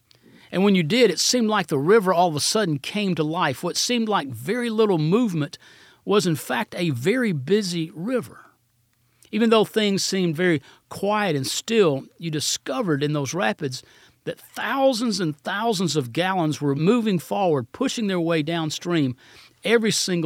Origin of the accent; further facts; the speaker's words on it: Rome, Georgia, United States; When I was a teenager growing up in First Baptist Rome, Georgia